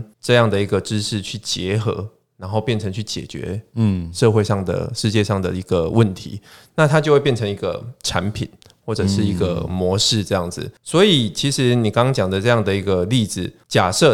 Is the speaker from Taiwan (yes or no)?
yes; Wandan, Pingtung County, Taiwan; 没有，我是万丹。